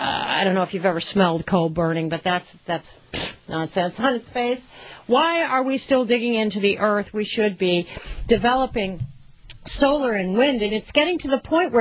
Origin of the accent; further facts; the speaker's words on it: the West, United States; I'm a Westerner. I grew up in the West.